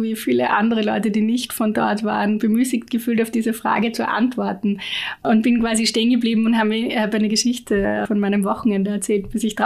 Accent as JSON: {"language": "German", "region": "Vienna", "country": "Austria", "tie": "born or raised there", "said": "Ich bin in Wien aufgewachsen, habe hier gewohnt, habe gearbeitet und meine eigene Wohnung gehabt und bin dann plötzlich für meinen Master habe ich ein Jahr auf einer Campus-Uni gewohnt und dann eben in London."}